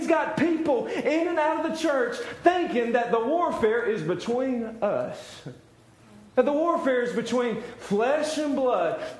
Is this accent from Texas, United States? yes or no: no; North Carolina, United States; Happened in Durham, 30 minutes away from my hometown.